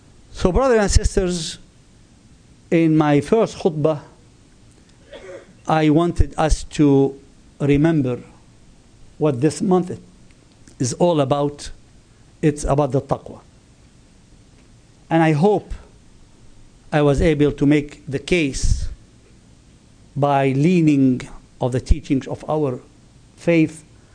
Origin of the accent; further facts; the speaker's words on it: Lebanon; I have to be honest with you, I come from Lebanon